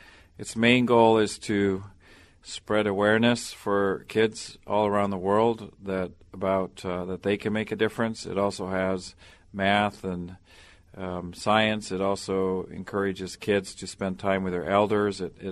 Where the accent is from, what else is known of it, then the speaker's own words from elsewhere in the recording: Tanzania; I grew up in Tanzania, East Africa, where my father started the Kilimanjaro Christian Medical Center